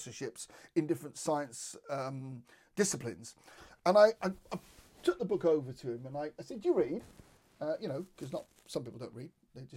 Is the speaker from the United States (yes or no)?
no; United Kingdom; because of course we're British.